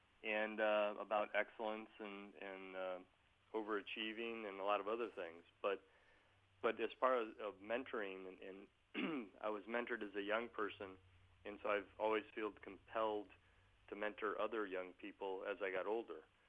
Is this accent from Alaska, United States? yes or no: no; Florida, United States; moved away as an adult; I actually grew up in Florida after my parents unfortunately split up. I grew up in Florida, and then ultimately when I became an adult and eventually got married and started a family, moved to Wisconsin